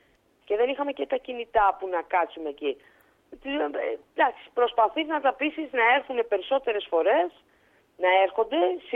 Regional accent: Chios, North Aegean, Greece; επειδή πήγαινα στο νησί μου, πήγαινα στη Χίο για να κάνουμε τους αγώνες

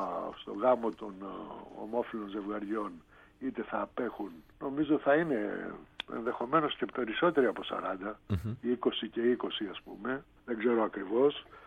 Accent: Agrinio, Western Greece, Greece; born there; μου στέλνουν από το Αγρίνιο, από εκεί που γεννήθηκα δηλαδή.

